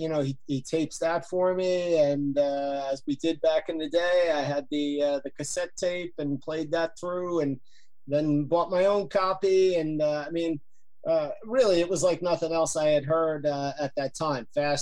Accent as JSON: {"language": "English", "town": "Yonkers", "region": "New York", "country": "United States", "said": "So I'm from Yonkers, right outside New York City, and so yeah, we'd see the shows in the New York metro area."}